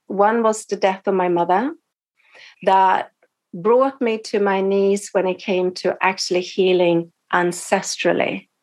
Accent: Stockholm, Stockholm County, Sweden; go back home to Stockholm. I was living in London at the time. And then, so the next day I was in my hometown

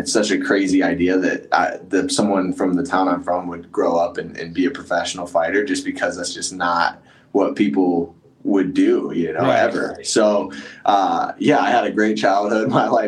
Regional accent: Columbia, South Carolina, United States; now in Michigan, United States; So I grew up in right outside Columbia, South Carolina. Went to college there, wrestled there.

